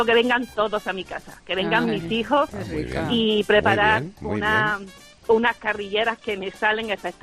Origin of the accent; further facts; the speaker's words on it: Benamejí, Andalusia, Spain; now in Alhaurín el Grande, Spain; Pero soy de Benamejí, de la provincia de Córdoba, que no se me olvide.